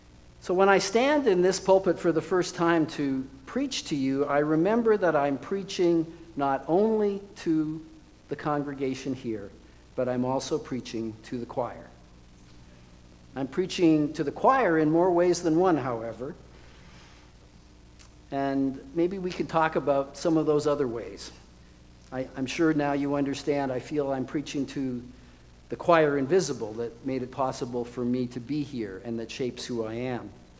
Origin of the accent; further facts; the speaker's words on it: Canada; when I was growing up in Canada.